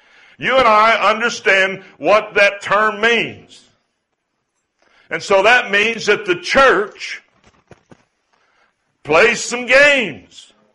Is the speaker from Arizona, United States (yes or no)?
yes; Arizona, United States; born there; I was born in Arizona in the Southwest, and the mindset I was raised in was a little different than what I seen when I went over to Nigeria.